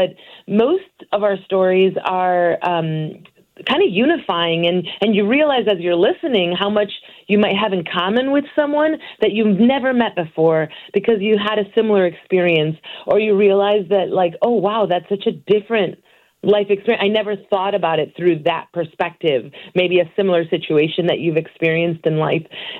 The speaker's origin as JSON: {"language": "English", "town": "Chicago", "region": "Illinois", "country": "United States", "tie": "born or raised there", "said": "I grew up in Chicago hearing stories of Three Little Pigs and the Little Red Hen. I can tell you all about Paul Bunyan, but I had never heard stories from Colombia or from Mexico or from Central America."}